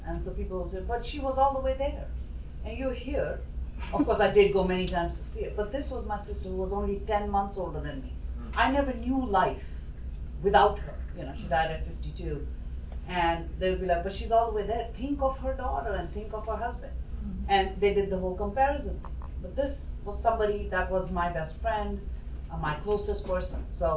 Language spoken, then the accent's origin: English; India; moved away; I don't have family in the country. I grew up in India. No family.